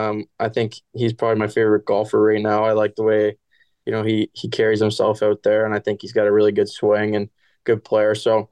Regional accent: Canada; As a Canadian kid, everyone grew up skating on the backyard rink or pond.

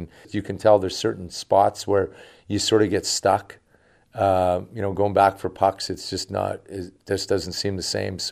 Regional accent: Western Canada, Canada; now in United States; we're obviously we grew up in Western Canada, but to be out in Northern California, it's a treat for us.

